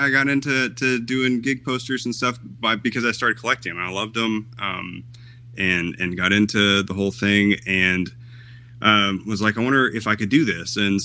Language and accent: English; Arkansas, United States; also born or lived in Seattle; I'm from Northwest Arkansas, born and raised, moved around a bit, came back here, lived in Seattle for a while and really loved it up there.